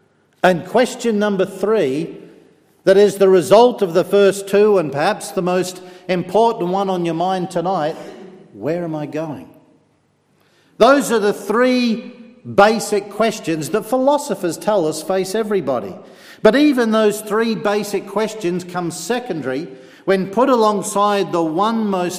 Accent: Fremantle, Western Australia, Australia; born there; As you can tell by my brogue, I'm not from Cumber, but a little bit further south. I was born in Fremantle in Western Australia.

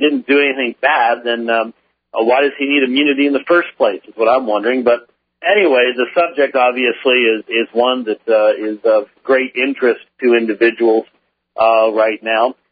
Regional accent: Phoenix, Arizona, United States; which has re-erupted again, by the way, in my hometown of Phoenix, Arizona

